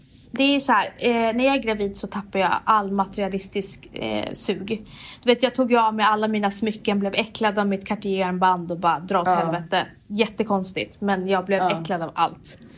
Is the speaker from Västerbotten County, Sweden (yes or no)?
yes; Umeå, Västerbotten County, Sweden; så mycket att vi var från Umeå